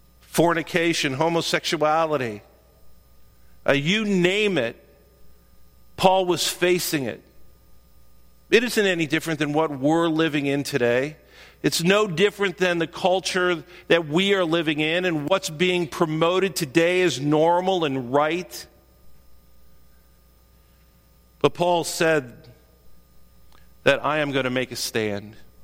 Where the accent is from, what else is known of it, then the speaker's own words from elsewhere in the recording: Cleveland, Ohio, United States; I remember growing up in Cleveland, it was when Jesus Christ Superstar came out.